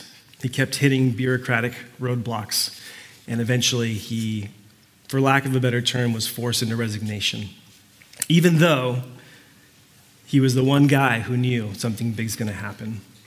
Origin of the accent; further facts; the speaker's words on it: Puerto Rico; now in United States; I grew up Puerto Rican. I grew up in Puerto Rico. I haven't changed that. I've been here for so long that I suppose I don't feel that way, or I don't come off that way, but I'm actually an islander, and I was born in Puerto Rico